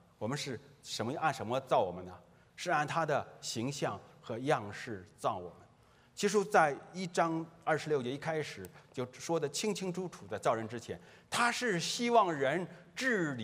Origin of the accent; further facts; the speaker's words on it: China; 我们想的约，中国人我不知道啊，我作为中国人